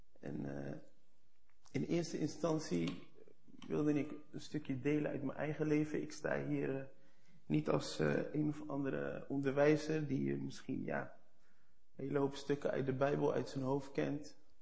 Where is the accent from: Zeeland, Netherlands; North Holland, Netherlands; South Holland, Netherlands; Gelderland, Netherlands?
South Holland, Netherlands; Rotterdam; Ik kom uit Rotterdam. Ik ben 43 jaar. Ik ben van Surinaamse afkomst.